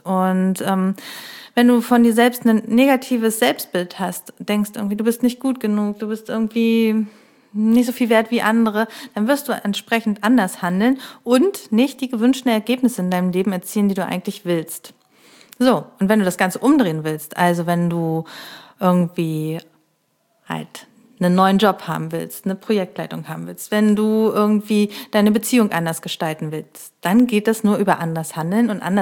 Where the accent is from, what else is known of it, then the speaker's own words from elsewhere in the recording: Neustrelitz, Mecklenburg-Vorpommern, Germany; Ja, ich komme ja aus Neustrelitz